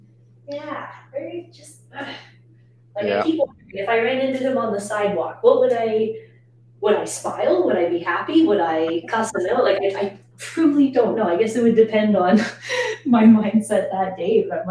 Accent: Canada; just as a Canadian sports fan in general, way beyond the Raptors

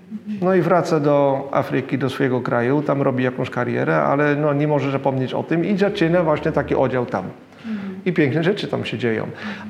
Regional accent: Netherlands; Polish is a second language; Dobra. Dobrze. Jestem Holendrem.

